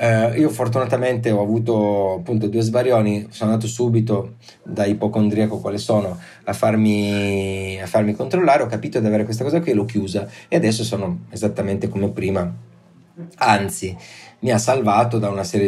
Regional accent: Turin, Piedmont, Italy; sarà che siamo torinesi

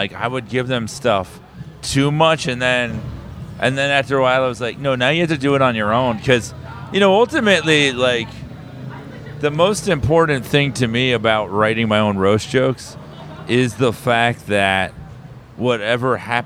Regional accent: New York, United States; No, I'm a New Yorker.

